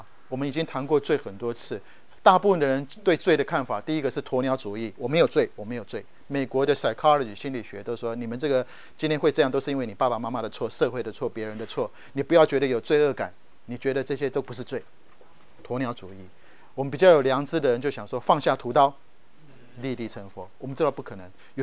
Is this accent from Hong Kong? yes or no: no; Taiwan; moved away as an adult; now in United States; 我从台湾来美国读研究所